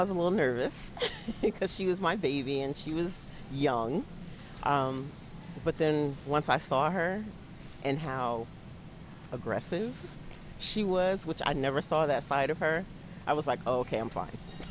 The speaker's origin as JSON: {"language": "English", "town": "Greenwich", "region": "Connecticut", "country": "United States", "said": "I'm from Connecticut, Greenwich, Connecticut."}